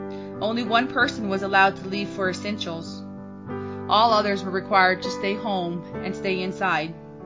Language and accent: English; New Mexico, United States; I grew up on the Navajo Reservation in northwest New Mexico.